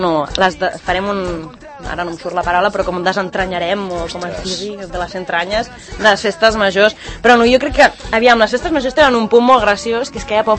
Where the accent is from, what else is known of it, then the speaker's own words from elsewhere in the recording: Barcelona, Catalonia, Spain; Jo és que sóc de Barcelona